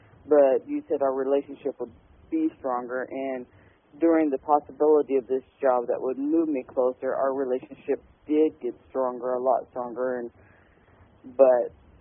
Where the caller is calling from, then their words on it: Nebraska, United States; Nebraska.